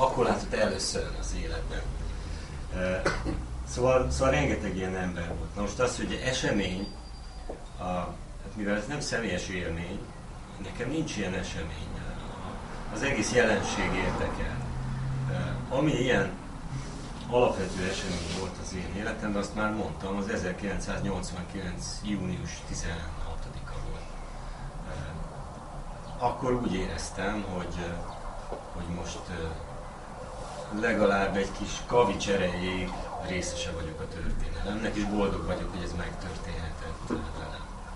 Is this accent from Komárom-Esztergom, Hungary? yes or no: yes; Tatabánya, Komárom-Esztergom, Hungary; Egyébként Tatabányáról jöttem.